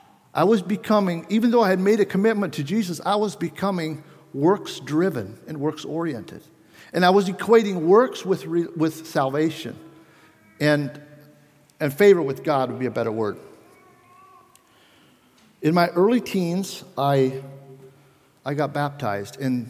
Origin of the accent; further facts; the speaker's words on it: Minerva, Ohio, United States; also born or lived in Belize; I was born in Belize, Central America. My parents were missionaries. I stayed there for about 2 years. I don't remember much about that time, but that was my start. My parents moved back to Minerva, Ohio, and it was a small community.